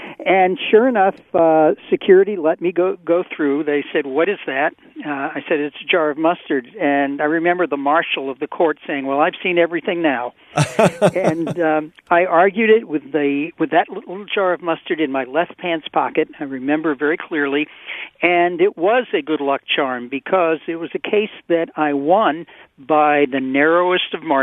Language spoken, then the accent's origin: English; New England, United States; You see, I'm originally from New England